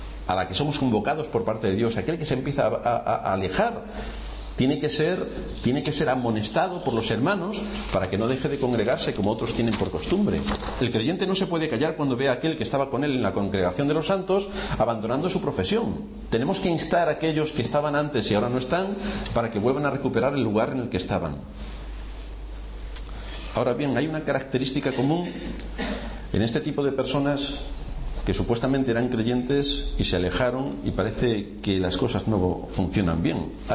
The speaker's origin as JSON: {"language": "Spanish", "country": "Spain", "said": "Nosotros somos ciudadanos de España, tenemos nuestras obligaciones."}